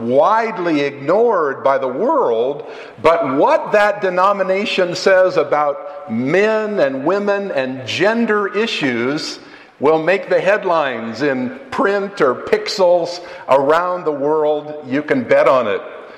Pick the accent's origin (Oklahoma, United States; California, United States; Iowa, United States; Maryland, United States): California, United States; Obviously, I'm from California, she's from Hawaii